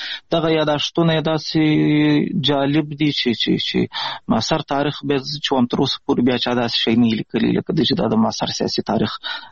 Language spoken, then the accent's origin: Pashto; Pishin, Balochistan, Pakistan; also born or lived in Ghazni, Afghanistan; د افغانستان د غزنی ولایت اوسېدونکی یم. د مهاجرت شپې ورځې په پاکستان کې تیروم. په پاکستان کې زیږیدلی یم. د کوټې سره نږدې پښین ښار ګوټی ورته وایي، په دې پښین ښار کې اوسېږم.